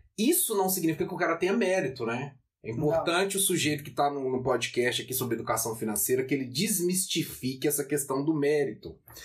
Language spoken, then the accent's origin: Portuguese; Minas Gerais, Brazil; Nós somos de Minas.